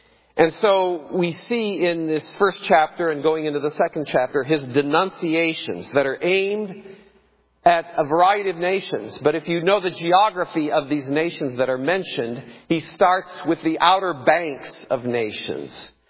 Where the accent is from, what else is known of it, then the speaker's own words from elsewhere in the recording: Iowa, United States; when I was growing up in Iowa, it was a summer storm.